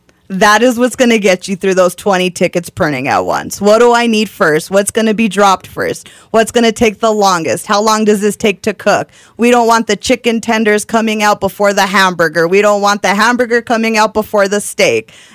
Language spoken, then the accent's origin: English; Española, New Mexico, United States; I was actually born and raised in Española, New Mexico, so I'm a little up northern.